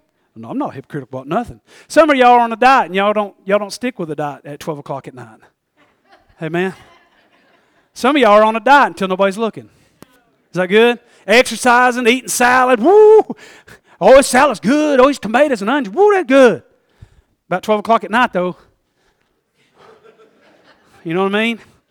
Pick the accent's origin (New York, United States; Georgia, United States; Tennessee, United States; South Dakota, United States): Tennessee, United States; I'm from East Tennessee. I ain't never had no night vision.